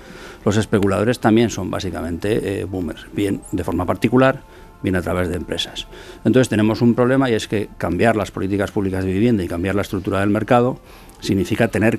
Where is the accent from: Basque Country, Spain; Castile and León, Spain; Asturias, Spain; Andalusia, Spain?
Basque Country, Spain; Yo soy vasco, he trabajado en el gobierno vasco, ahora trabajo en una empresa pública propiedad del gobierno de Navarra y trabajé unos años en la ciudad de Barcelona.